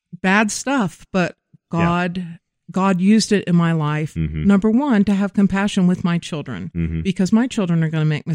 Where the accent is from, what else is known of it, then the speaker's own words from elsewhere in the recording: Wichita, Kansas, United States; I grew up in Wichita, Kansas, and was blessed to have a wonderful, idyllic childhood.